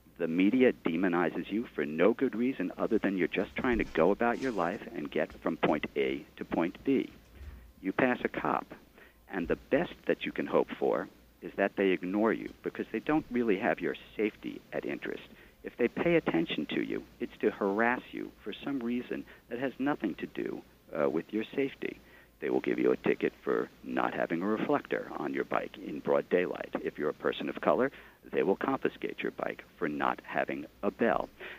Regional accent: Brooklyn, New York, United States; from Brooklyn

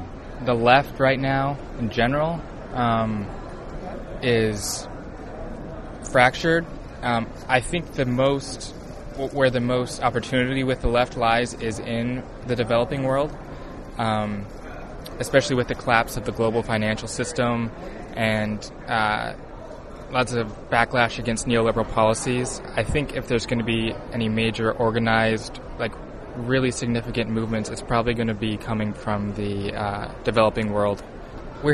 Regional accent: Idaho, United States; I'm from Idaho, small town in Idaho.

